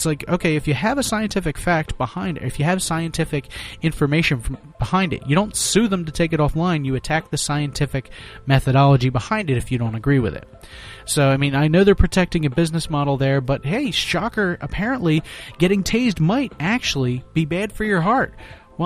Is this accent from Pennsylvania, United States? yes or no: yes; Philadelphia, Pennsylvania, United States; in case you didn't know, I'm from Philadelphia